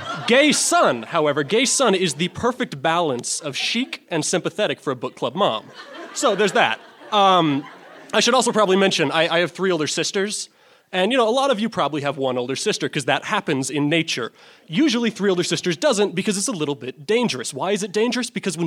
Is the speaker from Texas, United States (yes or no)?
yes; Texas, United States; I grew up in Central Texas.